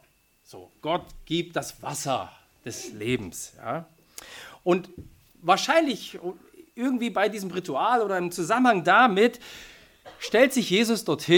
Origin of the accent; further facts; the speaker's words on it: Switzerland; Ich bringe euch heute keine Grüße aus Osnabrück mit, denn ich komme aus der Schweiz.